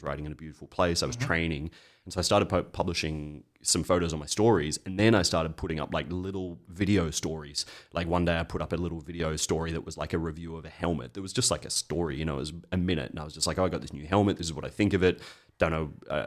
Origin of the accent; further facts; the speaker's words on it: Sydney, New South Wales, Australia; now in Catalonia, Spain; I was this Australian guy, I moved from Sydney to a small country town in Catalonia